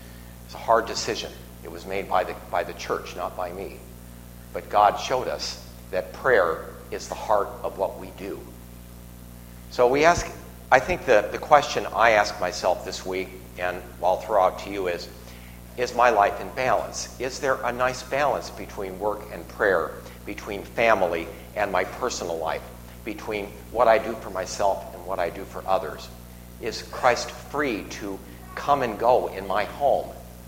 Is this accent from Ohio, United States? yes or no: yes; Cleveland, Ohio, United States; But I'm from Cleveland, so anyway, it's all right. For a good cause, I'll go back to Cleveland, you know.